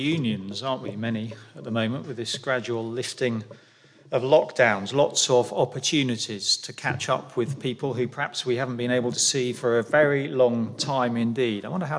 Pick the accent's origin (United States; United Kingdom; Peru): United Kingdom; England; We're English, many of us, anyway.